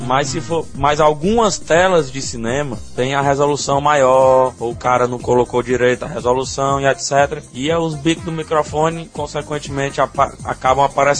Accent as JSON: {"language": "Portuguese", "town": "Fortaleza", "region": "Ceará", "country": "Brazil", "said": "sou daqui de Fortaleza e gostaria de parabenizá-los pelo segundo programa"}